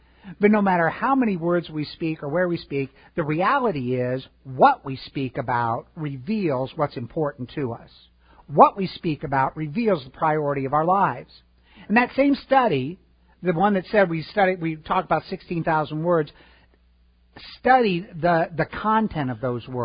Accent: Chicago, Illinois, United States; I grew up in Chicago. I'm a White Sox fan.

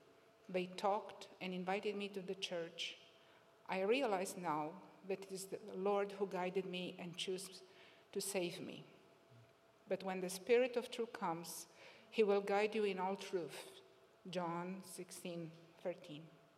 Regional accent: Romania; I was raised in Romania and in the Orthodox tradition.

